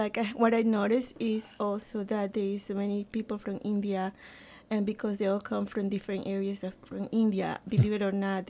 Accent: Canada; Face it, being a Canadian, being that Canada is so diplomatic and so the hospitality and all that is so good.

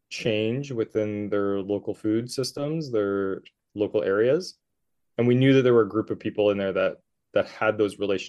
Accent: Richmond, British Columbia, Canada; When I was in the city of Richmond, so I was there working, it was my hometown as well. And you kind of grow up, I'm a mixed race as well.

